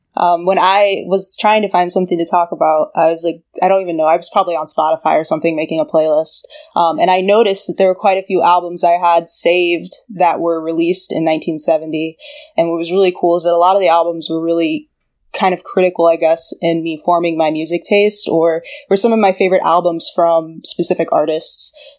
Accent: Columbus, United States; Yeah, so I grew up in Columbus, so there was kind of a weird mixture, I guess, of music going on.

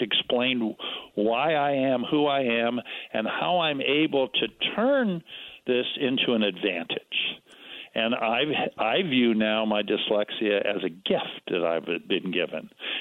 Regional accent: California, United States; also born or lived in Kansas; But I was grew up in California. I was born in Kansas, where all oceanographers come from.

